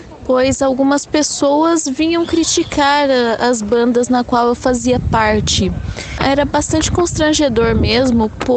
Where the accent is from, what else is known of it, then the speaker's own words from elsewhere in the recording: Campinas, São Paulo, Brazil; also born or lived in Monte Mor; baterista das bandas … Sou do interior de São Paulo, digamos que de Campinas e também Monte Mor, que é uma cidade vizinha de Campinas.